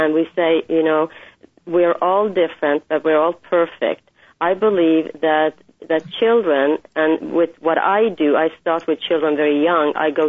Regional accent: Norway; I grew up in Norway. And so when I was a little girl, about 12 years old, I started having pen pals from all over the world.

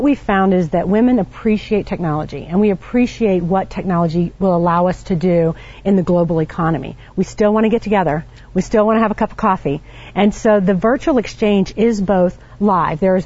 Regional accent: Louisiana, United States; You know, I'm from the South, and, you know, I believe in stereotypes, and I am the stereotypical female from Louisiana.

